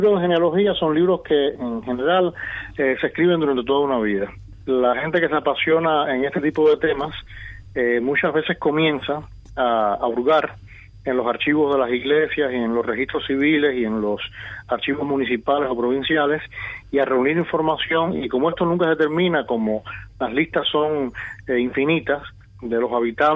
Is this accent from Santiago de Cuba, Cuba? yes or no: no; Havana, Cuba; moved away; En realidad, donde me crié, donde viví hasta que me fui de Cuba, fue en La Habana.